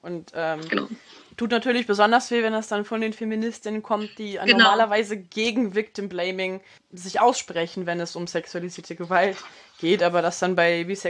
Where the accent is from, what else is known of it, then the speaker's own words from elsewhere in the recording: Berlin, Germany; ja, man ist verwöhnt als Berliner.